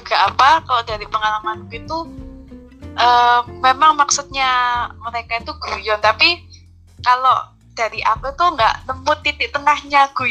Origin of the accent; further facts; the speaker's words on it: Surabaya, East Java, Indonesia; Iya, asli Surabaya dari kecil.